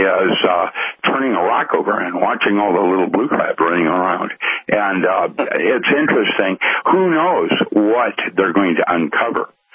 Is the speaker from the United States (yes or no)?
no; British Columbia, Canada; I grew up in the Okanagans and used to go to your stampedes and things.